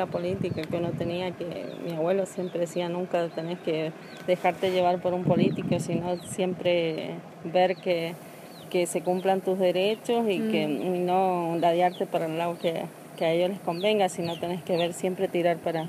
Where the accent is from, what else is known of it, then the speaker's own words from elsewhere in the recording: Mendoza, Argentina; moved away; Sí, me encantó porque ahí tengo todas mis familias, mis abuelos. Y después, en el 2000, me vine a vivir acá.